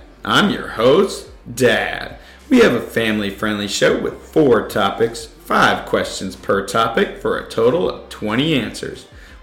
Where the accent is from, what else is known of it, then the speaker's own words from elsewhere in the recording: Oregon, United States; they ended in the glorious Columbia River in Oregon, my home state.